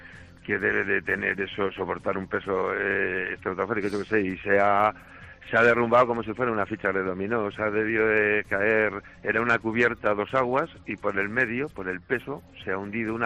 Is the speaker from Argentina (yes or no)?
no; Pulgar, Castilla-La Mancha, Spain; Yo soy de Pulgar, Toledo